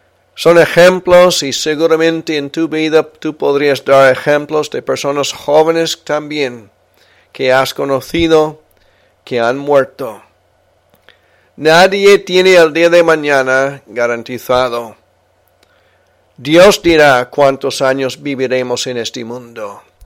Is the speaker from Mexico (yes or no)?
no; Spain; now in United States; Cuando venimos de España en el año 2000, vivíamos 3 años cerca de Esparta, aquí en Tennessee.